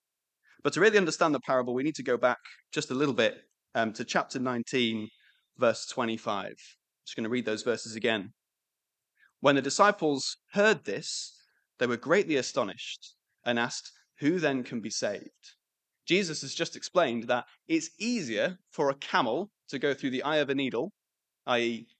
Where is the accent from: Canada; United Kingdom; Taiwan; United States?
United Kingdom; As you can imagine, we're British and complaining is one of the things that we do best.